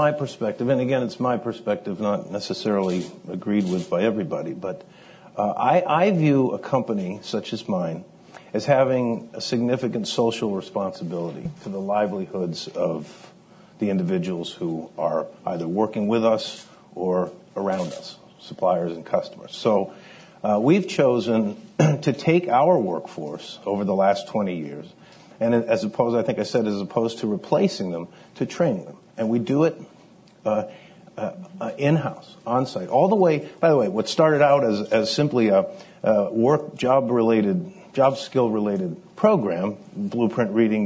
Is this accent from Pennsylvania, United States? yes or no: no; Rhode Island, United States; I'm from Rhode Island. It's a strange little place, and it is little.